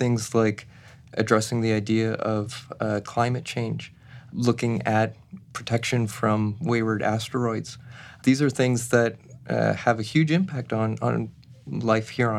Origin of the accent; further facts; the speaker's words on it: Canada; growing up in Canada, a big part of that was seeing the space shuttle